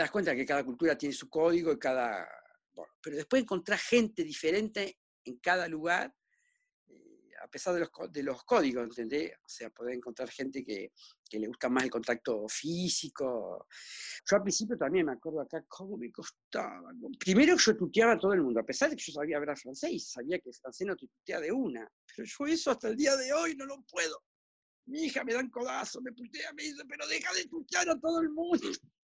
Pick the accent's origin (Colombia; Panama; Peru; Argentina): Argentina; moved away; como me vine a los 24, yo llevo más vivido acá que en Argentina, en realidad. Pero nunca voy a renegar mi origen, ¿eh? Yo soy argentina hasta la muerte.